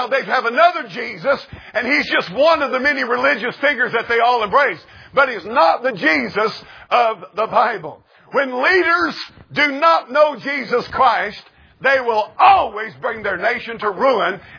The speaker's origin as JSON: {"language": "English", "country": "United States", "tie": "born there", "said": "I'm glad that I was born in America, the land of the free and the home of the brave."}